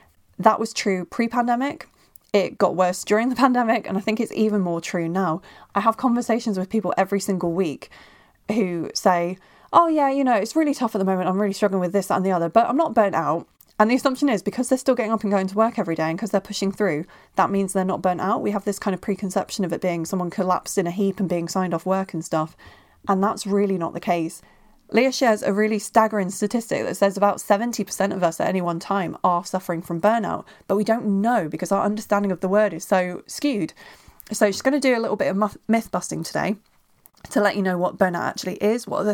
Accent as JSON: {"language": "English", "town": "Bristol", "region": "South West England", "country": "United Kingdom", "tie": "born or raised there", "lives_now": "North West England, United Kingdom", "said": "She actually lives in my hometown of Bristol while I'm kicking around up in the Northwest."}